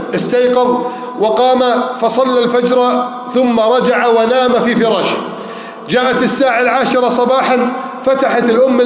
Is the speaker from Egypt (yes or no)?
yes; Egypt; بلدنا مصر